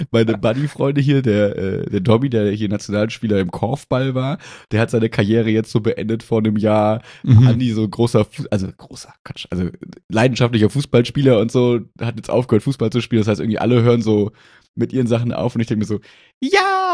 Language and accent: German; Mülheim, North Rhine-Westphalia, Germany; bin ich aus Mülheim, von allen, die sich aus Mülheim angemeldet haben, 5. gewesen.